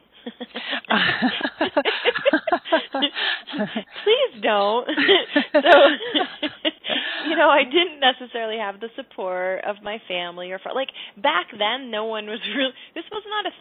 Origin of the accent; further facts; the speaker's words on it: Michigan, United States; I grew up in Michigan. There was no one talking about that stuff.